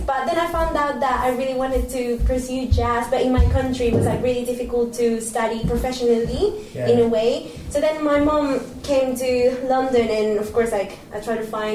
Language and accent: English; Peru; I'm from Peru, yeah.